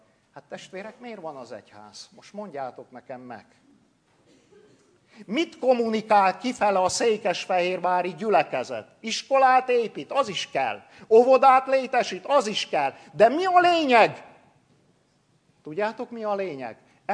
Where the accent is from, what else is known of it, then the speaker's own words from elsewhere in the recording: Transylvania, Romania; én egy színmagyar, színreformátus faluba születtem és nőttem fel Erdélybe.